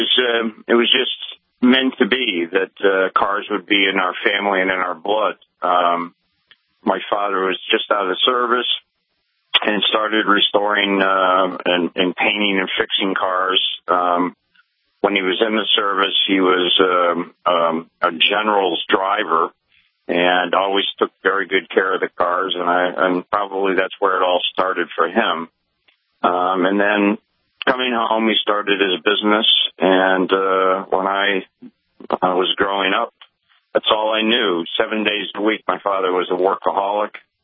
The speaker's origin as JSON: {"language": "English", "town": "Glastonbury", "region": "Connecticut", "country": "United States", "tie": "born or raised there", "lives_now": "Greenwich, United States", "said": "And so we're fortunate to live near New York City in Greenwich, growing up in Glastonbury, Connecticut."}